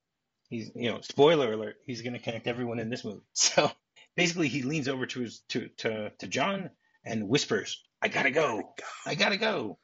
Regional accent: Detroit, Michigan, United States; First of all, I grew up in Detroit, so I knew that flying from New York to Detroit was about an hour and 40 minutes.

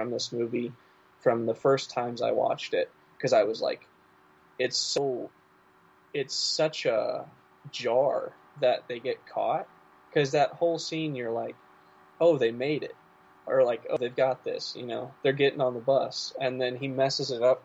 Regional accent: Midwest, United States; I'm from the Midwest and like I can't imagine anything in the coldest winters we've had

